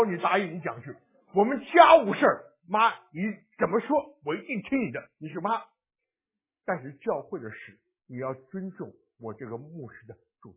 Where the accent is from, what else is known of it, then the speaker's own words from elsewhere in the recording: Taiwan; 我们小时候在台湾